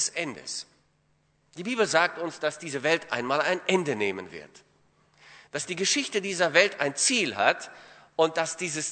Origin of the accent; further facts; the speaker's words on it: Latvia; now in Cologne, Germany; Ich komme aus Köln und bin dort seit 1976, damals kamen wir aus der ehemaligen Sowjetunion, aus Lettland, nach Deutschland und so sind wir in Köln geblieben.